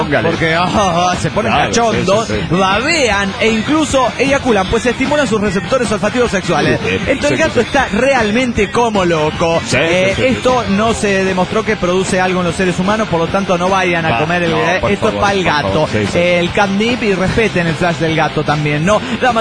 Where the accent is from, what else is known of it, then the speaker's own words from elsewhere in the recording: Bogotá, Colombia; de Bogotá, Locombia.